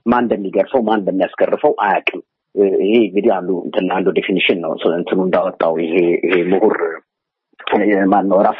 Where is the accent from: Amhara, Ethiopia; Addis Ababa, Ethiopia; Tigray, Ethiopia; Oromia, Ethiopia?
Addis Ababa, Ethiopia; እኔ በኢትዮጵያ አዲስ አበባ ነው ተወልጄ ያደግኩት። 4 ኪሎ አካባቢ በጥሩ ኢትዮጵያዊነት ነው ያደግኩት። ከቤተ መንግስቱ ጀርባ ማለት ነው